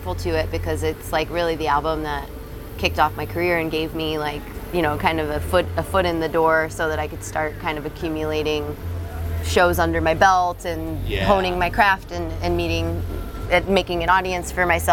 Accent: Illinois, United States; Well, and also I grew up in Illinois

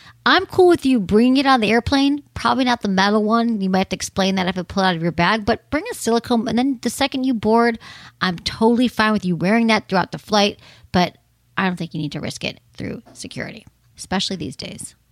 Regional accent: Michigan, United States; moved away; However, I am from the Midwest, and I remember moving to California 25 years ago

